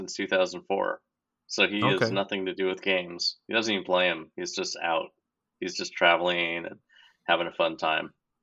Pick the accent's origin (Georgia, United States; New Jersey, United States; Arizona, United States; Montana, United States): Arizona, United States; Tucson; now in Galway, Ireland; I grew up in Tucson, Arizona, and Tucson, Arizona is the only UNESCO World Heritage Site of gastronomy in the world. And that's where I grew up, and that's how I learned how to cook that food.